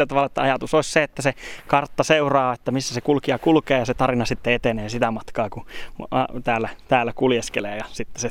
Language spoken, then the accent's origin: Finnish; Rovaniemi, Lapland, Finland; vaikka mä oon rovaniemeläinen